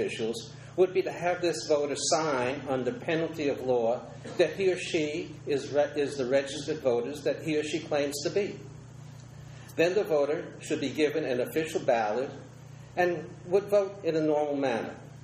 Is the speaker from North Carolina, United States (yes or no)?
yes; North Carolina, United States; And I'm from Craven County, North Carolina.